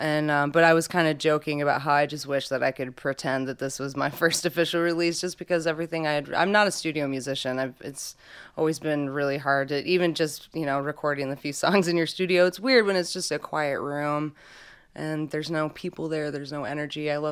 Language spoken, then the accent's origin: English; Kalamazoo, Michigan, United States; also born or lived in Vicksburg; but yeah, I was born in Kalamazoo. I was actually born in the parking lot of Borges Hospital, and my parents lived right down the street. And I grew up on the east side, like right off of Gull Road on Sunnyside, until I was like 12, and then we moved to Vicksburg